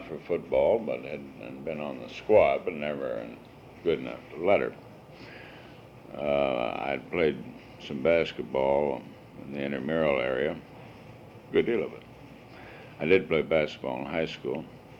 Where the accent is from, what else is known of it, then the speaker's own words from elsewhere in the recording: Des Moines, Iowa, United States; also born or lived in Guthrie Center; born in July 1910. On a farm west of Guthrie Center, north and west of Guthrie Center, Iowa. We, as a family, I was the only child at that time, moved to Des Moines